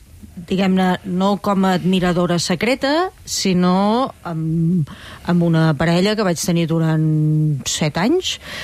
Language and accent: Catalan; La Garriga, Catalonia, Spain; Vull dir que no era una gran distància, era de la Garriga, Barcelona.